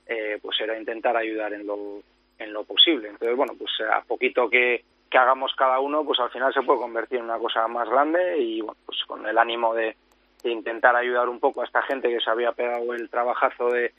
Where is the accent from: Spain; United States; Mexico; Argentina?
Spain; Hondarribia, Basque Country; now in Palma, Spain